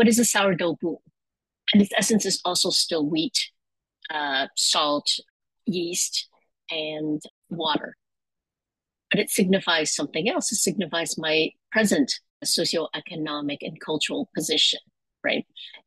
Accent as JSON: {"language": "English", "town": "Houston", "region": "Texas", "country": "United States", "tie": "born or raised there", "said": "I grew up very poor in Houston, Texas, a family of nine kids"}